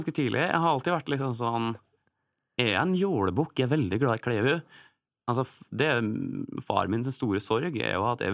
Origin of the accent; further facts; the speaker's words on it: Geilo, Buskerud, Norway; jeg vil være en helt heime der jeg kommer fra, så nå gjør jeg bare litt reklame for reiselivet på Gjerlo.